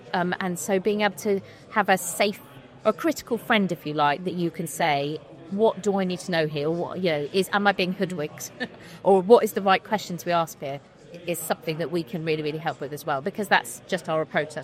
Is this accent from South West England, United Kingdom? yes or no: yes; Swanage, South West England, United Kingdom; I grew up in Swanage, so I'm only an hour away from my mum and dad.